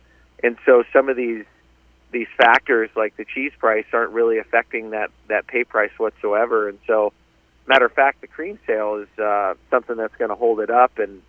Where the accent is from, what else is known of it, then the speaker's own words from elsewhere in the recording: Nebraska, United States; I spoke to a lot of producers in Nebraska, being that I'm from Nebraska.